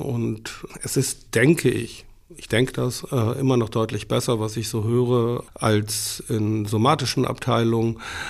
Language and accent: German; Göttingen, Lower Saxony, Germany; Wir kommen beide aus Göttingen, beziehungsweise aus dem Dorf in der Nähe von Göttingen.